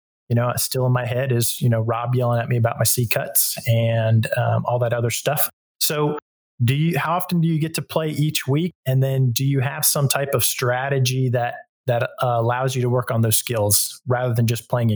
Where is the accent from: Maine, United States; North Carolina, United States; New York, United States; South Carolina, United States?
North Carolina, United States; I grew up in North Carolina, so I didn't play hockey.